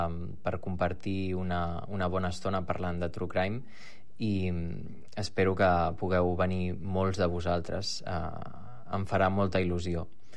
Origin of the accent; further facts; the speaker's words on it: El Prat de Llobregat, Catalonia, Spain; a mi em fa molta il·lusió, especialment perquè sóc del Prat també